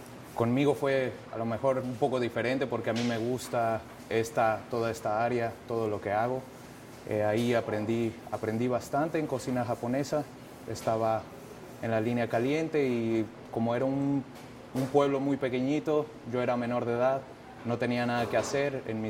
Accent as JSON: {"language": "Spanish", "country": "Mexico", "also_born_or_lived": "Oregon", "moved": "as an adult", "lives_now": "United States", "said": "Soy de México, ya llevo 10 años, un poquito más de 10 años en Estados Unidos."}